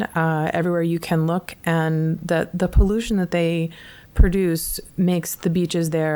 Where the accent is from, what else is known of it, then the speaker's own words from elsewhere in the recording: Houston, Texas, United States; I mentioned there that I'm from the Gulf Coast side of Houston, Texas